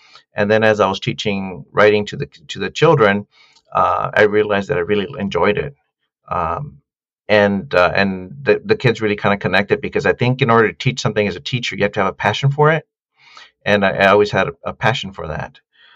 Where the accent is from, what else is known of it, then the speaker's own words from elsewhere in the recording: Santa Ana, California, United States; I grew up with a sense of disentitlement, like I'm from Santa Ana, I'm a Latino